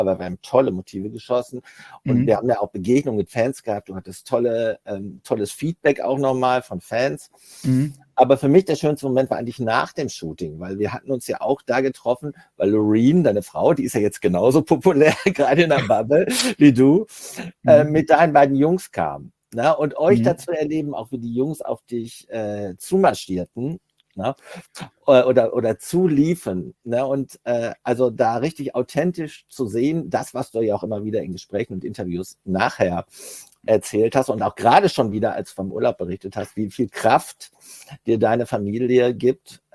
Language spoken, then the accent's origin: German; Hamburg, Germany; Ja, ich bin Hamburger.